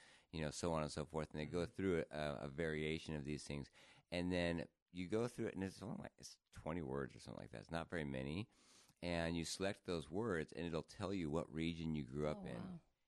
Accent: Sandpoint, Idaho, United States; born or raised there; also born or lived in Salt Lake City, United States

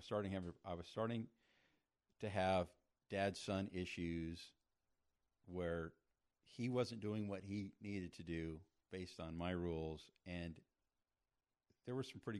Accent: Prescott, Arizona, United States; Well, my parents, we grew up in Assemblies of God Church in Prescott.

